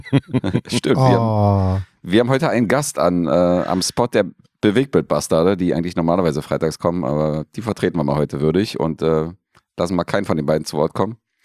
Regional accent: Serbia; weil ich als Serbe natürlich ein sehr ehrliches Volk vertrete

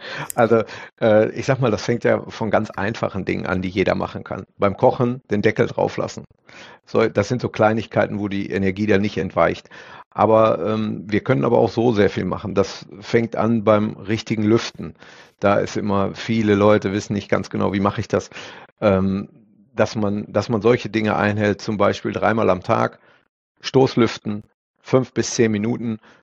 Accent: North Rhine-Westphalia, Germany; als waschechter Ostwestfale hat man automatisch einen Bezug zum Handball

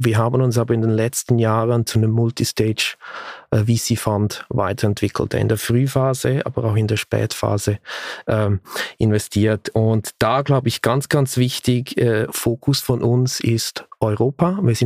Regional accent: Switzerland; Ich bin aus der Schweiz, wie man vielleicht hört

